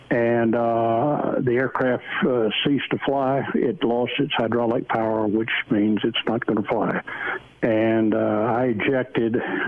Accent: Georgia, United States; I grew up in Southwest Georgia. I attended a small, small town school.

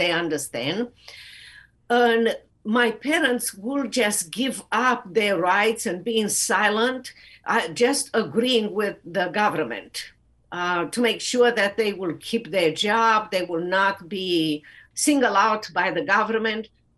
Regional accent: Romania; English is a second language; now in United States; When I speak now about how was my life growing up in socialist Romania

